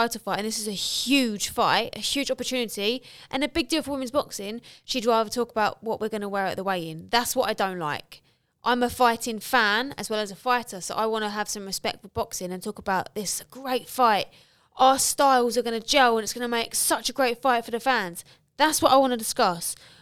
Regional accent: Ireland; I'm Irish. I'm fiery, okay?

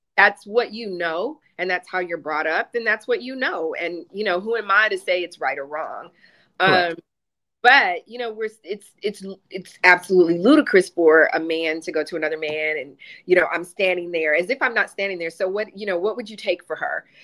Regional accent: Texas, United States; I'm a Texan, you know, and that's in Texas.

